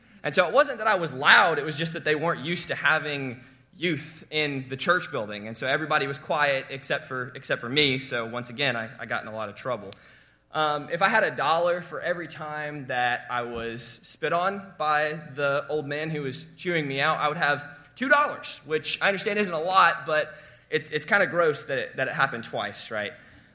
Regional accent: Alabama, United States; But don't worry, I'm from Alabama, so I know how to professionally redneck things

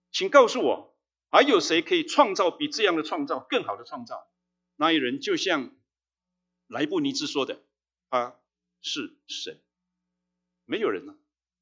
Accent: Taiwan; 我从台湾来，上个月台湾至少三个台风

